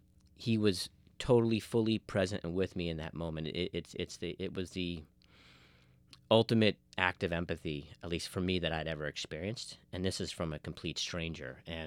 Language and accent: English; Manhattan, New York, United States; And you know, I grew up in Manhattan, so this notion of community is kind of foreign to me